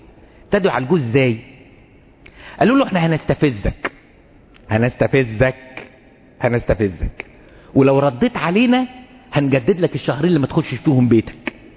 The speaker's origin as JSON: {"language": "Arabic", "country": "Egypt", "said": "إحنا عندنا في مصر مدام بحبها بس عصبي ده عذر مقبول الحقيقة"}